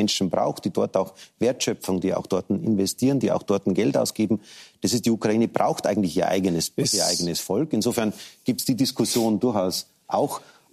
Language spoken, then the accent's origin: German; Germany; Und da wird auch die nächste Bundesregierung, auch wir als Deutsche, gefordert.